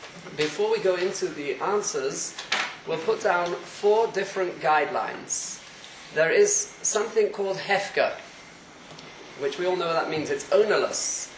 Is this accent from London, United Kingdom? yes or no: yes; London, United Kingdom; English is a second language; moved away; I've been out of the country for 30 years and I grew up in Stamford Hill on top of it. So you have to excuse my English